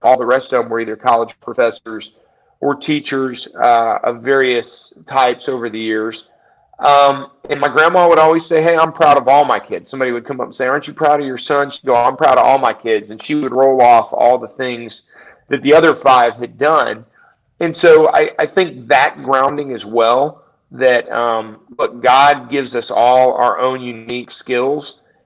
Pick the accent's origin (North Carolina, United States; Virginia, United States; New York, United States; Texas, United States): Texas, United States; Alvin; One, we grew up in Texas. We were in a small town. And so the people in Alvin back in the 70s